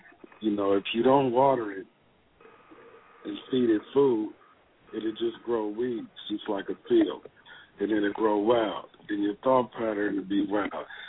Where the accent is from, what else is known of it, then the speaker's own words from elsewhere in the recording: Sacramento, California, United States; I'm from Sacramento, so they really talking about the book.